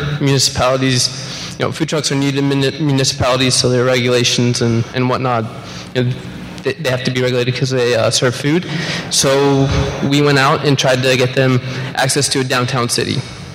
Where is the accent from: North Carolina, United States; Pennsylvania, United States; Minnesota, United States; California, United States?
North Carolina, United States; from North Carolina.